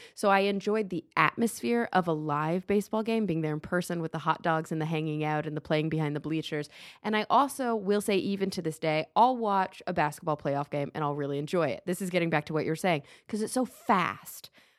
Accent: Dallas, Texas, United States; Because we grew up in Dallas.

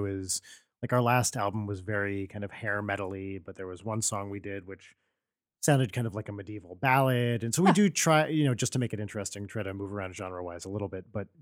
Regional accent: New Jersey, United States; There was a town not far from where I grew up in New Jersey

